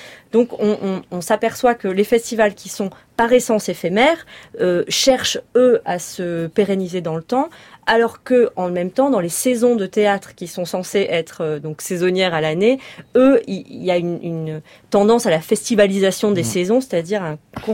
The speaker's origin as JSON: {"language": "French", "town": "Avignon", "region": "Provence-Alpes-Côte d'Azur", "country": "France", "tie": "born or raised there", "said": "je suis née à Avignon. Et ce qui était surprenant, c'est que toute mon enfance, le temps du festival, on fuyait la ville."}